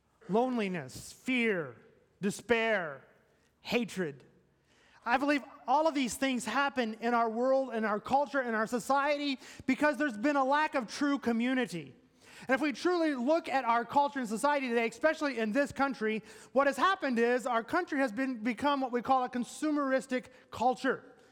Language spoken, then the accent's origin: English; Tennessee, United States; Growing up in Tennessee, we had dairy cattle, and that's all we had.